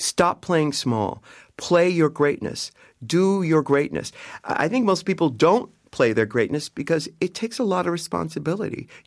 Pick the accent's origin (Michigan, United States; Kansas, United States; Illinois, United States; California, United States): California, United States; San Diego; I grew up in San Diego and I had to play small so that I didn't attract too much attention or too much ridicule.